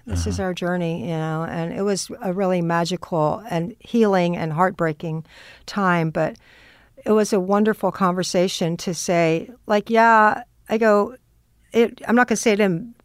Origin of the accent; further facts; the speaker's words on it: Austin, Texas, United States; now in Los Angeles, United States; It reminded me of growing up in Austin